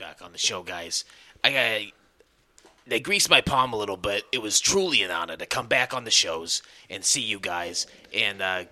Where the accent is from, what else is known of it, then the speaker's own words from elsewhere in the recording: New York City, New York, United States; Only I talk like this because I'm from New York. Okay. I'm a New York Jew, and this is how we talk.